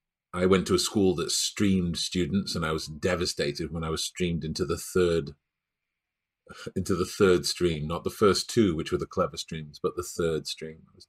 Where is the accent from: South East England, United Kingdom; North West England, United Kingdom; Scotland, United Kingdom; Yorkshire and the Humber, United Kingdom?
North West England, United Kingdom; Stockport; I grew up in Stockport, north of England, near Manchester.